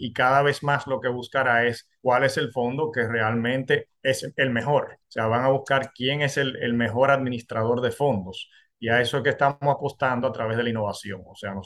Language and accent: Spanish; Dominican Republic; O sea, como dominicano puedo decirlo